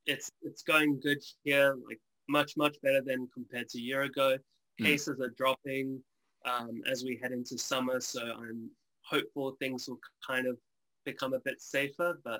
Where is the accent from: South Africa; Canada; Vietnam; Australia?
Australia; Sydney, New South Wales; moved away as an adult; now in United States; I'm Australian born and raised, grew up in Sydney, and then I moved to America, you know, in 2013.